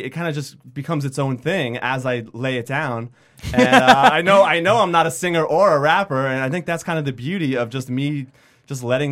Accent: Brooklyn, New York, United States; we're from Bay Ridge, Brooklyn, so we just had a little fun.

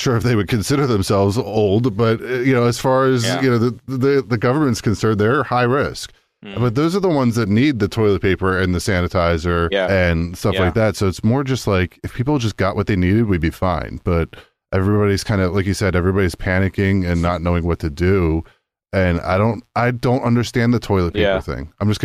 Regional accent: Pennsylvania, United States; We're both from Pennsylvania originally

